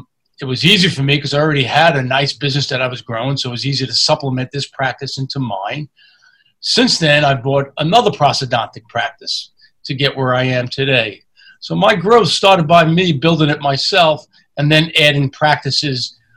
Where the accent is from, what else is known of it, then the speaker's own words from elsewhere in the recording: Staten Island, New York, United States; I grew up in Staten Island in the suburbs.